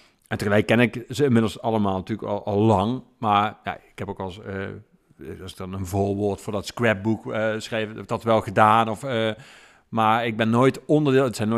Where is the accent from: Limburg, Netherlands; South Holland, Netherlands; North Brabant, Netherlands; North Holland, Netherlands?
Limburg, Netherlands; Geleen; now in Maastricht, Netherlands; Ik kom oorspronkelijk uit Geleen. Ik woon tegenwoordig sinds 2 jaar in Maastricht.